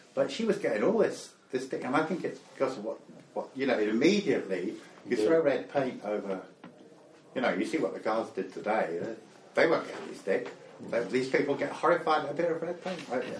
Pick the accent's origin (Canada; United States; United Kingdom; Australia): United Kingdom; England; now in Ireland; I'm from England, I only just came here, but I was astonished